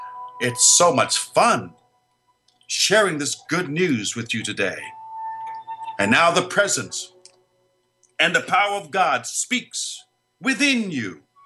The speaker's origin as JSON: {"language": "English", "country": "Bahamas", "lives_now": "Miami Beach, United States", "said": "I'm not in the Bahamas. I'm from the Bahamas. I'm in Florida."}